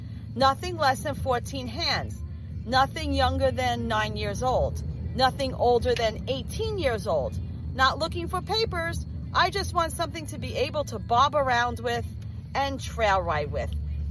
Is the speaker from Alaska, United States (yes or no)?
no; Oregon, United States; I'm from Oregon, where I've always got horses for free, $400 with no problems. I've owned 13 horses in Oregon, and none of them I got for more than $400.